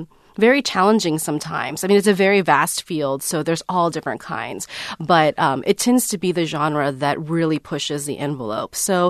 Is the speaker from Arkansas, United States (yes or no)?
no; Dallas, Texas, United States; also born or lived in Pittsburgh; now in Ohio, United States; I'm not from Ohio. I'm actually from Dallas and went to school in Pittsburgh.